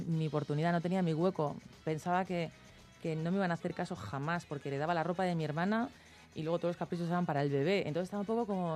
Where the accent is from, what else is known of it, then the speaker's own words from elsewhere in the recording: Valladolid, Castile and León, Spain; born there; Yo nací en Valladolid, pues tendría 8 años cuando pasé por primera vez por la Plaza de España de Madrid